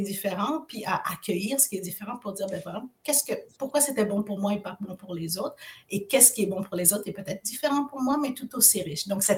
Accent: Ontario, Canada; Je suis franco-ontarienne et noire et femme. Franco-ontarienne et noire et femme et maman.

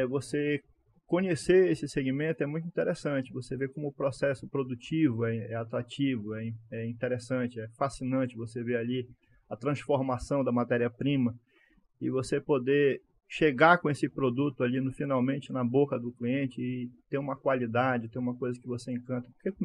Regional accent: Santarém, Pará, Brazil; born there; A nossa origem, né, é na cidade de Prainha. Nossos pais são de Prainha, minha mãe, meu pai. Mas nós nascemos aqui em Santarém já.

